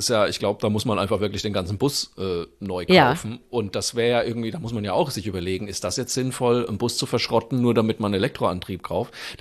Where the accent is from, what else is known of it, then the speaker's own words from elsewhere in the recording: Bamberg, Bavaria, Germany; Na freilich, sogar in meine Geburtsstadt nach Bamberg.